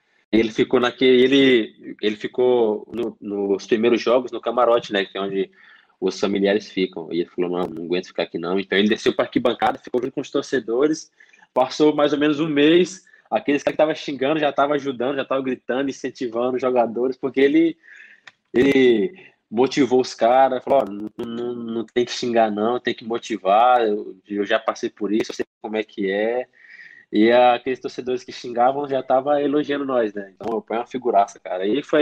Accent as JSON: {"language": "Portuguese", "town": "Santa Rita de Cássia", "region": "Bahia", "country": "Brazil", "tie": "born or raised there", "also_born_or_lived": "Brasília", "said": "Eu só nasci em Brasília, mas com uma semana de vida eu fui para Bahia, Santa Rita de Castro. Então eu costumo dizer que eu não sou brasiliense, eu sou santarritense."}